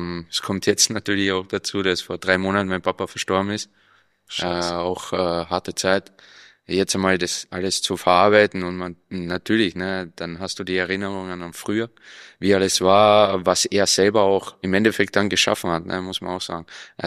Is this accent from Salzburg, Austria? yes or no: no; Carinthia, Austria; aufgewachsen bin ich in Kärnten. Wir sind ja damals geflüchtet aus dem Krieg, da war ich 4 Jahre alt. Und dann waren wir in Kärnten, Flüchtlingslager